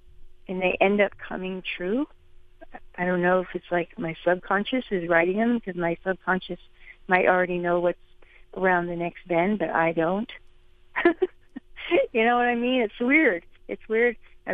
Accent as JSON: {"language": "English", "region": "Illinois", "country": "United States", "tie": "born or raised there", "said": "I was raised down here in Southern Illinois, in the stomping grounds of Southern Illinois University"}